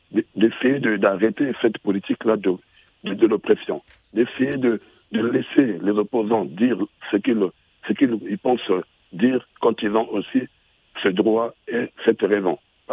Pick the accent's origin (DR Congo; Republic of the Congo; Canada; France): Republic of the Congo; Je suis du Congo Brazzaville, un genre de leurs compatriotes.